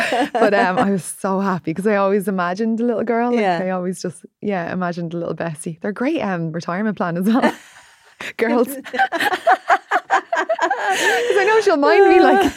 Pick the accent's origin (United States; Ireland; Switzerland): Ireland; also born or lived in Australia; And then I came home to Ireland from Australia.